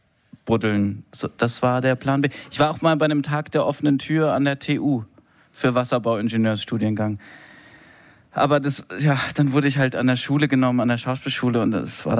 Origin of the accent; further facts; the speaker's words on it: Munich, Bavaria, Germany; Ich bin in München vor allem groß geworden.